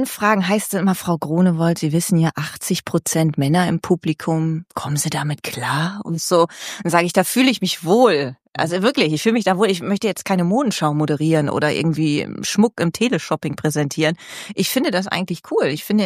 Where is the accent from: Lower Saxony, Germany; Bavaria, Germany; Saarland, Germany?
Lower Saxony, Germany; Und das ist ja meine Heimat aus Friesland. Das ist ja dann direkt vor der Haustür meiner Eltern.